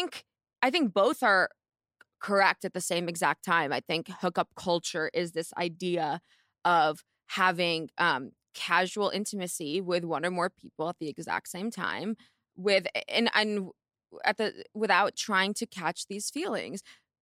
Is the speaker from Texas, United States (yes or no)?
no; Palo Alto, California, United States; I'm from Palo Alto, babe.